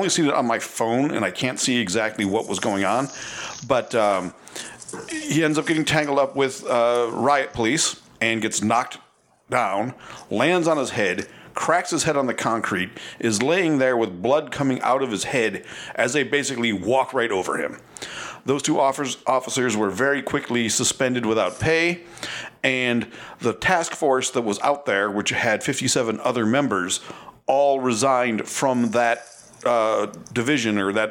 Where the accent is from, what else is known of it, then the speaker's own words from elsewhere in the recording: Buffalo, New York, United States; the town of my birth, what I call my hometown, Buffalo, New York, had a really bad fucking week.